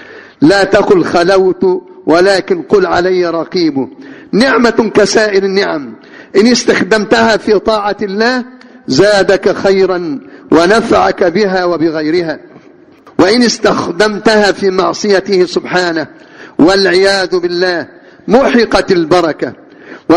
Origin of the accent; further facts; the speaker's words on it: Egypt; والله عندنا في مصر هنا